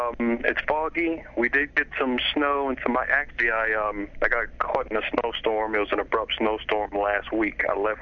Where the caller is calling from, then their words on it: Baltimore, Maryland, United States; I'm calling from Baltimore.